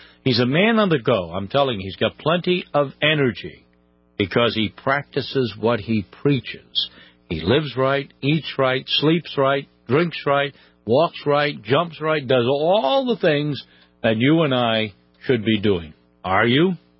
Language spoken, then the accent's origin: English; New England, United States; You know, we live in New England. I come from New England where it's warm about 1 month a year.